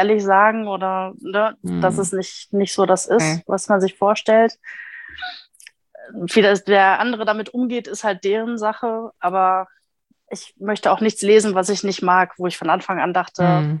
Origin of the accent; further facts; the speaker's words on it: Essen, North Rhine-Westphalia, Germany; now in Recklinghausen, Germany; Ich komme eigentlich aus Essen.